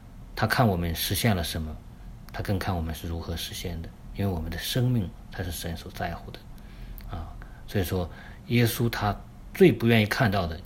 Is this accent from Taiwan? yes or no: no; China; 我们中国人的话是被人看作清流的